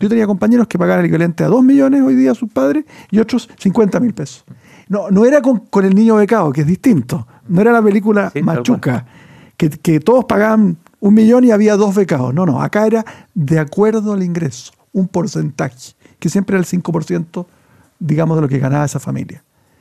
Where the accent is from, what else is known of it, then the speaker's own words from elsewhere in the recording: Chile; ¿Cómo tratamos como chilenos a los pueblos originarios?